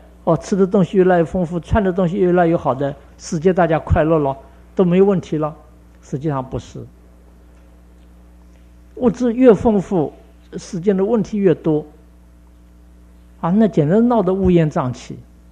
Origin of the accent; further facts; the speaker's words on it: China; 可是对我们中国人来说或者佛陀来说，这是辅助的东西。